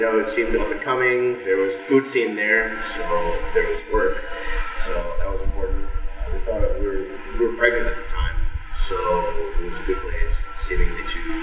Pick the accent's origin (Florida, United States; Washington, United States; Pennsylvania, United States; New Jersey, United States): New Jersey, United States; moved away as an adult; now in Asheville, United States; I grew up in New Jersey and left there to go to culinary school in Denver, Colorado.